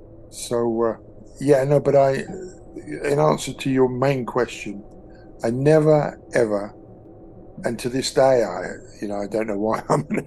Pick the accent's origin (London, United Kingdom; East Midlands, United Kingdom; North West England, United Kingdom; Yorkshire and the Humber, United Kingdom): London, United Kingdom; also born or lived in Guildford; I was born in Guildford, and then after the war, my parents moved into London, first to South London, and then to East London